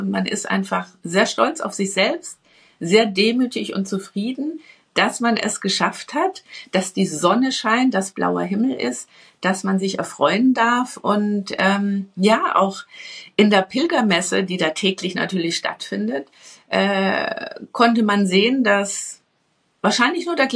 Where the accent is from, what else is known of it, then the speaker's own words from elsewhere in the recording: Bavaria, Germany; Also ich bin jetzt Katholikin, ich bin im Bayerischen Wald groß geworden mit dem Glauben. Ich praktiziere ihn für mich.